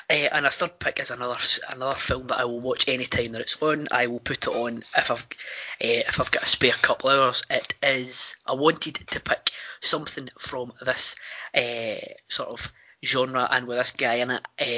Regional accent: Cumbernauld, Scotland, United Kingdom; because I come from Cumbernauld, I know all the places it's in it.

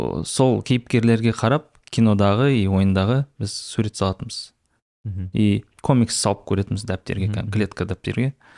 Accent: Zhezkazgan, Ulytau Region, Kazakhstan; Жаңа балалық шағымызда енді көбіміз жаңағы жезқазғанда сол шектеулі каналдар бар ғой, там алты ақ канал болды бізде

